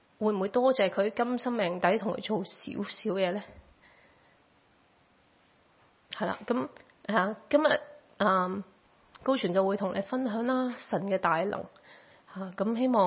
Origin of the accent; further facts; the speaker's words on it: Hong Kong; 即係我係香港人